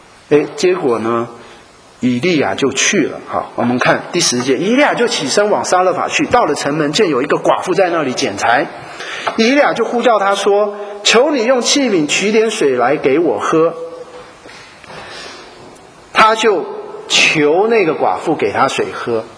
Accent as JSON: {"language": "Chinese", "country": "Taiwan", "said": "我们台湾人会这样讲"}